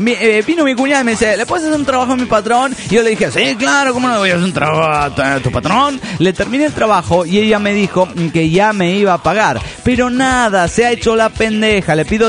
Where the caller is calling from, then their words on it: Toluca, State of Mexico, Mexico; de Toluca, México.